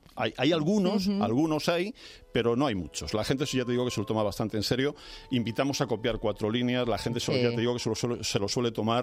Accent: Alcalá de Henares, Community of Madrid, Spain; Piensa que nosotros somos de Alcalá de Henares y bueno, queremos darlo a conocer

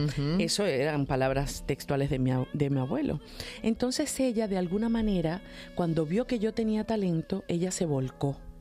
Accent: Venezuela; uno de los maestros de música que yo tuve en mi país, en Venezuela de origen

